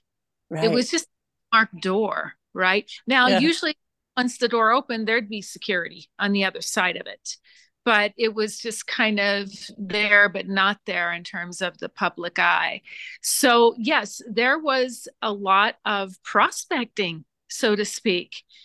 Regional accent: Las Vegas, Nevada, United States; I grew up in Las Vegas, and we had programs here where you could actually get a lot of your credits out of the way before your senior year

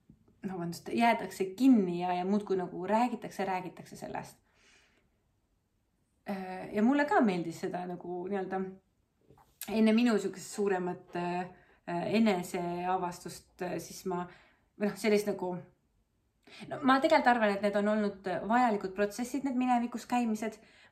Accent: Central Estonia, Estonia; Ja ma olen pärit Kesk-Eestist. Ma olen kasvanud ülesesti toredas traditsioonilises perekonnas.

